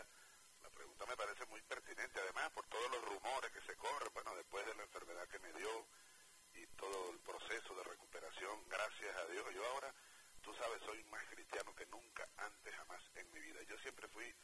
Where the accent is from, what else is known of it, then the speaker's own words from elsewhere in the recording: Aragua, Venezuela; Yo quiero mucho al estado de Aragua, y tú sabes que ahí, yo crecí ahí, me casé, nació mi primera hija.